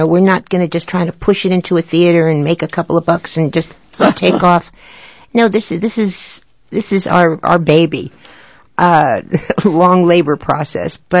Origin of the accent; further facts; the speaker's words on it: Bronx, New York, United States; accent: Bronx; Well, if you want to hear the real accent, because I'm from the Bronx, you know, if you want to hear that, you can hear that.